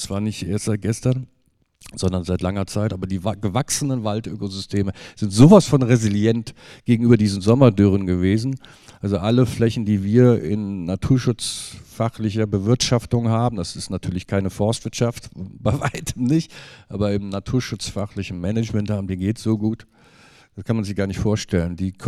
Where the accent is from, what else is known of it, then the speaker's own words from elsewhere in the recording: Cologne, North Rhine-Westphalia, Germany; ich komme aus dem Osten von Köln, bin sozusagen Königsforst Warneheide sozialisiert